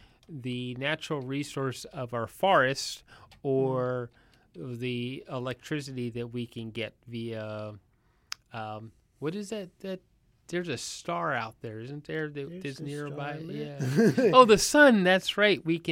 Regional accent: British Columbia, Canada; And we need, and as British Columbians, we need to cherish it and stop causing more regression by ripping down the forest and building useless dams.

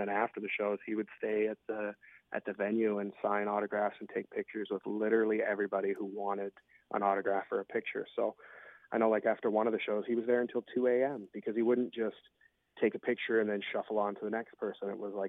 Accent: Canada; As a Canadian, that's not a simple task either.

